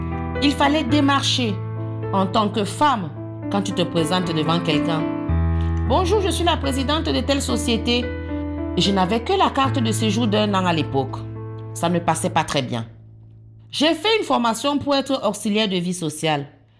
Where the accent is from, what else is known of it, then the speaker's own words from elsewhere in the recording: Cameroon; now in France; j'ai 43 ans et je suis camerounaise. Mon papa est commissaire de police, ma maman est couturière. Mes parents m'ont envoyée en France pour continuer mes études.